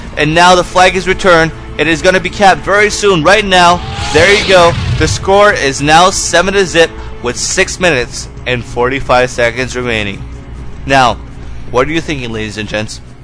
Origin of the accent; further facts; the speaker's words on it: Canada; accent: Canadian; Pardon me, my Canadian Frasian accent here.